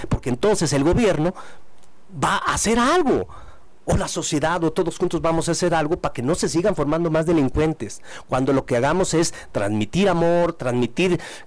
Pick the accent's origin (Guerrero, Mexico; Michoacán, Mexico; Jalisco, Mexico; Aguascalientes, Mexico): Jalisco, Mexico; moved away; yo soy un orgulloso jalisciense, que aunque me fui en el año 85, he regresado a mi ciudad, a mi tierra, para hacer algo por Jalisco, para hacer algo por México